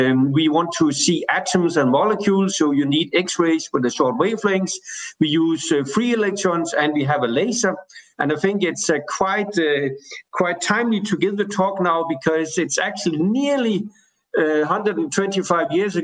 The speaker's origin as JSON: {"language": "English", "country": "Denmark", "said": "I'm coming from Denmark. I'm actually sitting now in Roskilde in Denmark right now."}